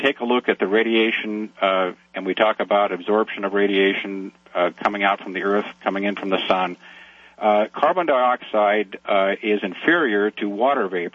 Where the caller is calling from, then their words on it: Portland, Oregon, United States; Portland, Oregon, the station KEX.